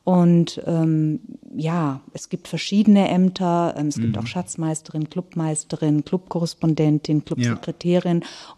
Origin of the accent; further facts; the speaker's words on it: Baden-Württemberg, Germany; Bin Schwäbin.